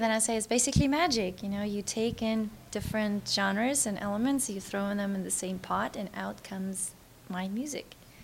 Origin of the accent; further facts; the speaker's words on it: Moscow, Russia; moved away; also born or lived in New York; I was born in New York because my parents were interpreters for the UN. And then when I was right after I was born, a few months later, they were restationed back to Moscow.